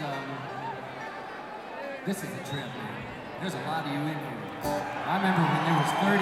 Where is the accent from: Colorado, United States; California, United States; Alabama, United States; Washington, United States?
Colorado, United States; Hi, I'm from Colorado. Nice to meet you.